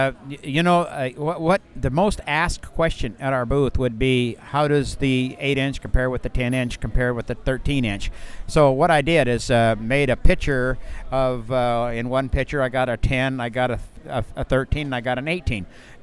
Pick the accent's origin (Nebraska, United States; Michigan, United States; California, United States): Nebraska, United States; Spencer; we're with … we're from Spencer, Nebraska.